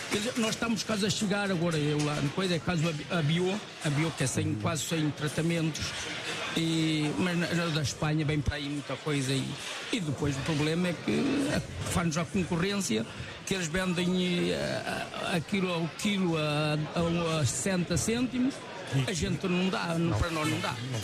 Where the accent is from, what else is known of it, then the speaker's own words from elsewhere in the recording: Ermida, Portugal; porque eu também sou da Ermida.